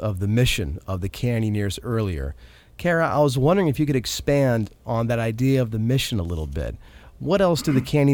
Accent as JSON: {"language": "English", "region": "Pennsylvania", "country": "United States", "tie": "born or raised there", "also_born_or_lived": "Pacific Northwest", "said": "especially from growing up in Pennsylvania and living in the Pacific Northwest"}